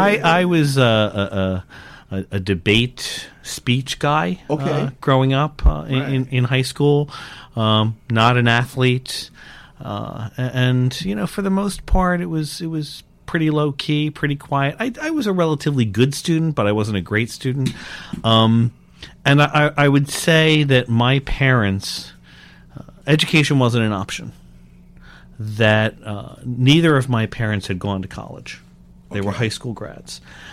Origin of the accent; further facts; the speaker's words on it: Glendora, New Jersey, United States; I'm originally from New Jersey. I'm a South Jersey boy, born and raised right outside of Philadelphia.